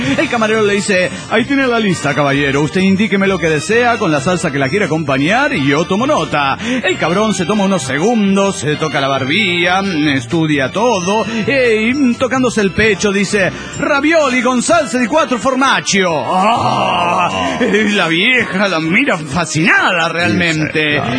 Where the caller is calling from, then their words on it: San Salvador, El Salvador; de San Salvador, El Salvador.